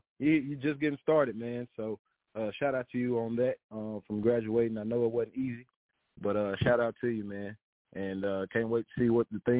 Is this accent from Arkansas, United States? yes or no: yes; Arkansas, United States; I moved down from some people call it Arkansas, saying that, y'all know I'm from Arkansas